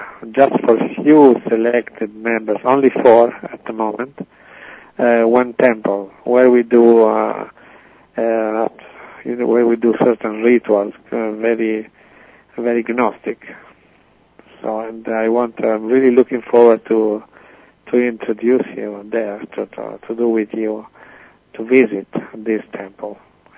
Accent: Marche, Italy; English is a second language; it was connected with other tunnels underground in my hometown, which is 13 kilometers, I told you, far from Osimo.

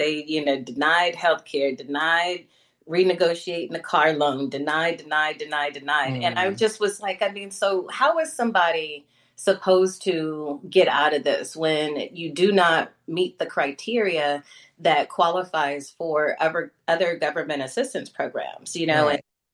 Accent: Midwest, United States; And I'm from the Midwest, so I grew up on casseroles. I can make a casserole out of anything.

